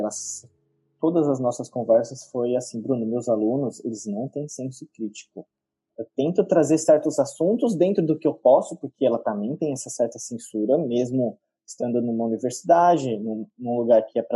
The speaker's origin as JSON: {"language": "Portuguese", "region": "São Paulo", "country": "Brazil", "said": "Eu sou de São Paulo"}